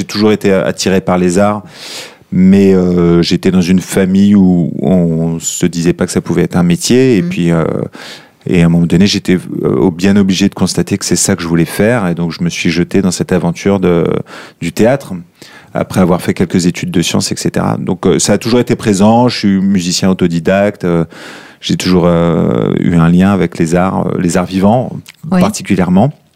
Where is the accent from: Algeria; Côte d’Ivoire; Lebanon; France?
France; Pontoise, Île-de-France; Tout à fait, j'ai grandi à Pontoise.